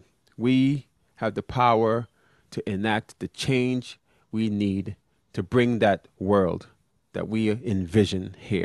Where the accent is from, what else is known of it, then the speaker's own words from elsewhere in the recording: Brooklyn, New York, United States; from a couple of activists from my hometown in Brooklyn